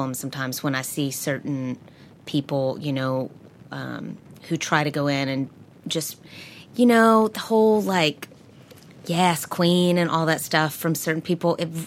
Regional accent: the South, United States; But then again, I'm from the South.

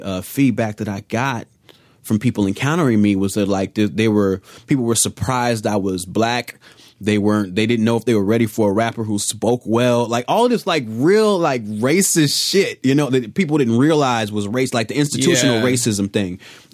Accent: Chicago, Illinois, United States; Like I said, I'm from Chicago, dude.

